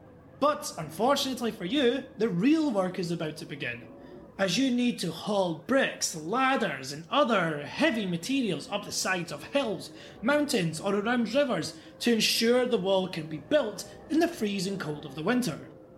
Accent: Scotland, United Kingdom; Now, I'm from Scotland, so you could imagine this is pretty much worse than torture for me.

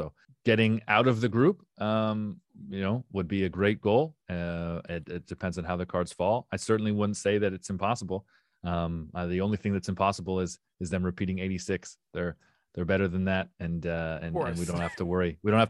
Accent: Canada; And I feel, as a Canadian fan, I'm very thankful that they're a part of this group of players you're talking about

